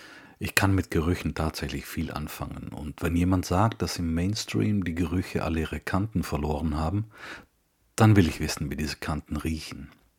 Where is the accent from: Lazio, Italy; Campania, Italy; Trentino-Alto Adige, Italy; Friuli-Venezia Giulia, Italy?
Trentino-Alto Adige, Italy; Ich outete mich sofort als Südtiroler, wir haben ja übrigens ein weiches K